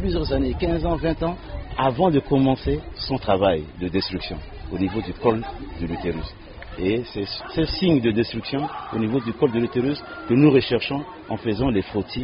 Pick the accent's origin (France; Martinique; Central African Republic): Central African Republic; chez nous, en République centrafricaine.